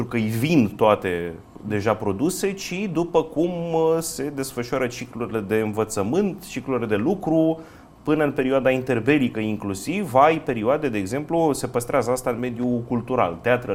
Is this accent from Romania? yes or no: yes; Bărăgan, Romania; Acum, dat fiindcă eu vin din Bărăgan și cumva am fost martor